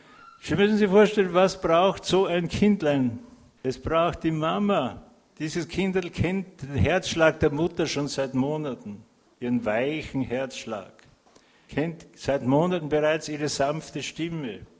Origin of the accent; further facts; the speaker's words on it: Austria; now in Luxembourg; das ist bei uns in Österreich von Ende August bis Mitte Mai, oft bis Juni. Und hier in Luxemburg wird es ungefähr so ähnlich sein.